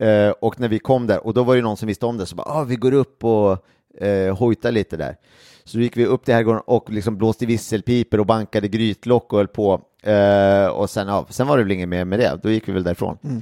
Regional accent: Gimo, Uppsala County, Sweden; När svenska landslaget i fotboll var på träningsläger i Gimo, vilket de är med jämna mellanrum då, där jag kommer ifrån

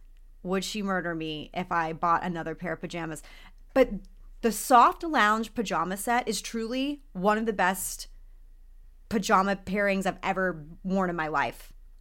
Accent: Texas, United States; I grew up in Texas. It might be hot as a crotch there in the summer

